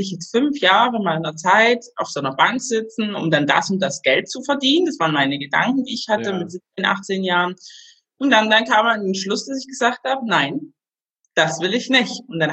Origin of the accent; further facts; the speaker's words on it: Cuba; ich bin ja dunkelhäutig, ich komme aus Kuba ursprünglich, mein Papa ist Kubaner, meine Mama ist Deutsche.